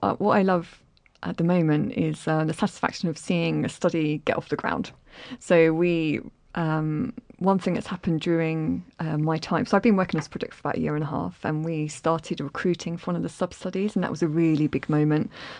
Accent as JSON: {"language": "English", "region": "London", "country": "United Kingdom", "accent": "London", "said": "You know, I can barely speak English, if we're being honest, with my dodgy London accent."}